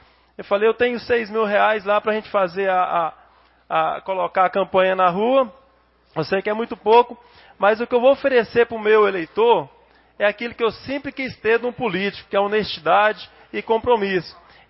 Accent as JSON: {"language": "Portuguese", "town": "Porangatu", "region": "Goiás", "country": "Brazil", "tie": "born or raised there", "lives_now": "Anápolis, Brazil", "said": "sou natural de Porangatu, cheguei em Anápolis em 92, entrei na base aérea em 96"}